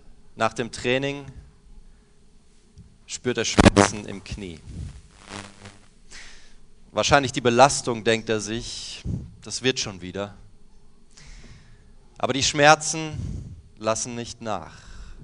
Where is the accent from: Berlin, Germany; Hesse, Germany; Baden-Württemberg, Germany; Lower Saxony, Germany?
Hesse, Germany; Zwingenberg; Ich komme aus der Nähe von Darmstadt, aus einem kleinen Ort, der nennt sich Zwingenberg an der Bergstraße.